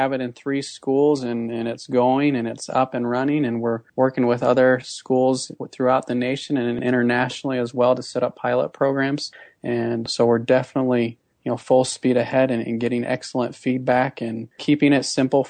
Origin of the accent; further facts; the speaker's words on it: Mexico; also born or lived in United States / Austria; born in the United States, but my life and my family, we journeyed internationally, and I grew up in Mexico and Austria and spent the majority of my time in a culture not of my own.